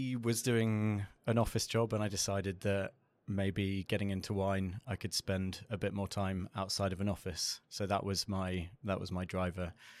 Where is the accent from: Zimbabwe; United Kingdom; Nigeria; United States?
United Kingdom; So working for an American company, but being a Brit, it's a lot of fun.